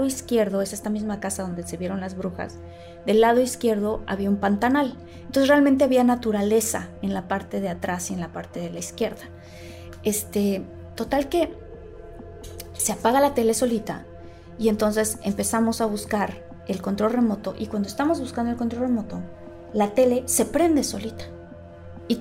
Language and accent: Spanish; Tabasco, Mexico; yo crecí en Tabasco con mi familia y yo tengo dos hermanos y una hermana